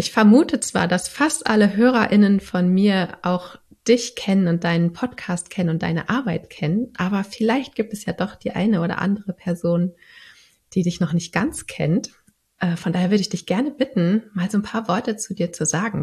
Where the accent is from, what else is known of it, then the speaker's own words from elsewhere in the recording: Berlin, Germany; Ich komme aus Berlin.